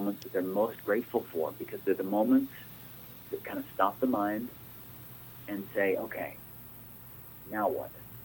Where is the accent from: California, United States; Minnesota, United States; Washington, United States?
California, United States; Burbank; And the last stop on my paper route was the public library in my hometown of Burbank.